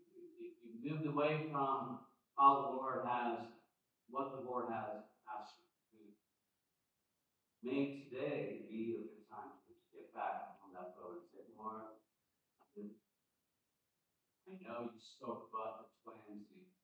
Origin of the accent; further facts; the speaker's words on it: South Korea; I'm fresh from Korea.